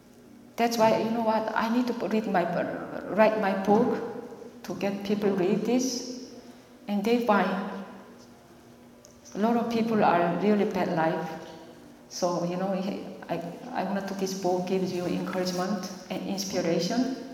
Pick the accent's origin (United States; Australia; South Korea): South Korea; now in Canada; I am a Canadian and I'm living in Canada, but I still love my country. I still miss my country.